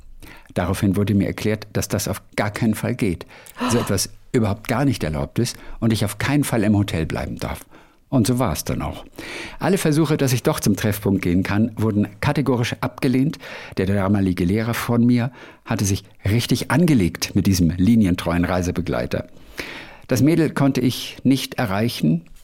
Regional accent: Ulm, Baden-Württemberg, Germany; Ich komme aus dem Raum Ulm.

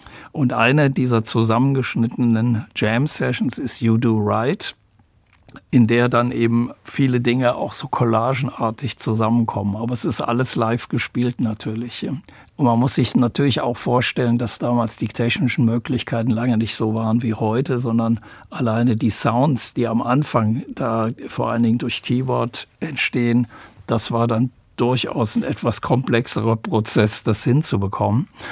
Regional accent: Aachen, North Rhine-Westphalia, Germany; Ich bin aus Aachen

